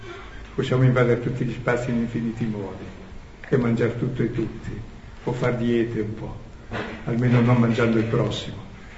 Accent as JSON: {"language": "Italian", "country": "Switzerland", "said": "No, vengo dalla Svizzera, ma c'è uno che viene da più lontano"}